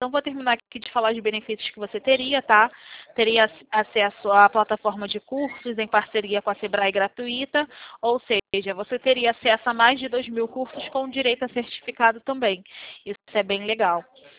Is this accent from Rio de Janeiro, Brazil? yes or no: yes; Rio de Janeiro, Brazil; eu sou do centro do Rio de Janeiro.